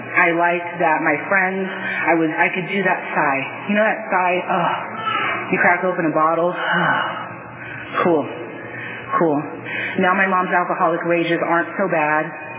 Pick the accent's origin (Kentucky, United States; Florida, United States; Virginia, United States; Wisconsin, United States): Virginia, United States; also born or lived in Fresno; I was born in Fresno at 5 years old. I moved to Virginia with my mom and my grandma. We lived in a very affluent suburb, very close to Washington, D.C.